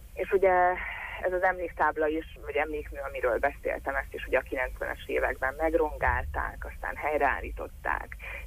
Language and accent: Hungarian; Satu Mare, Satu Mare County, Romania; az én szülővárosom Szatmárnémeti